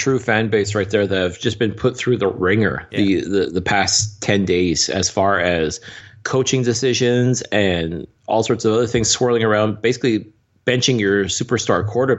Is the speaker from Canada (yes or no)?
yes; Canada; I'm also Canadian